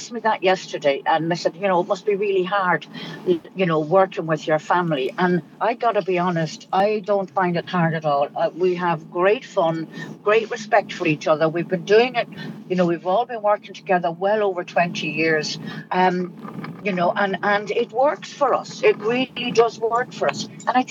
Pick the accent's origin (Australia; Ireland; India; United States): Ireland; growing up in Ireland, in good Catholic Ireland